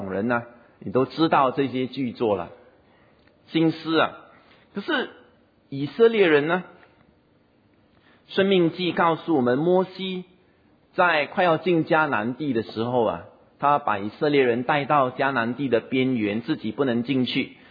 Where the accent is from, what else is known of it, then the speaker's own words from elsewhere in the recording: Singapore; 我们新加坡人说苏嘎啊